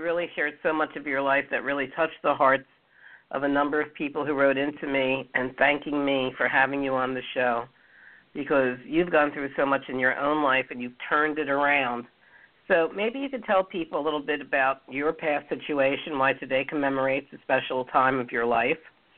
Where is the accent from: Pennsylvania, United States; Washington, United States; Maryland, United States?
Pennsylvania, United States; Philadelphia; We're coming back to Philadelphia, my hometown.